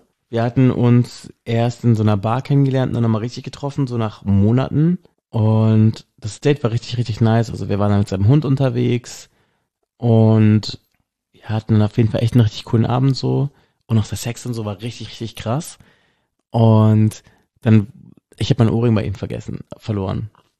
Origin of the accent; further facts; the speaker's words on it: Baden-Württemberg, Germany; bei uns im Schwarzwald